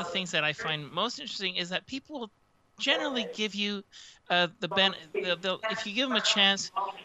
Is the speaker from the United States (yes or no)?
no; Canada; as a Canadian, I'm especially proud